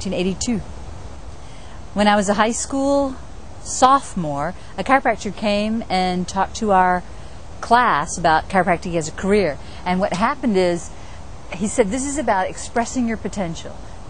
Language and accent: English; St. Augustine, Florida, United States; So I ended up in the last place that I thought I would return, which was back to my hometown in St. Augustine.